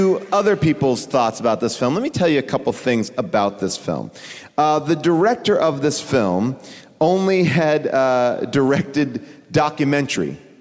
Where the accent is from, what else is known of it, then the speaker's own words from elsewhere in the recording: Charleston, United States; It's my hometown.